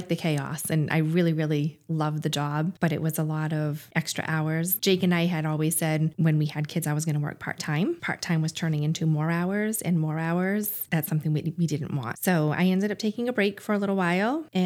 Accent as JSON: {"language": "English", "town": "Southbridge", "region": "Massachusetts", "country": "United States", "tie": "born or raised there", "said": "I grew up in Southbridge. I was a baby of five."}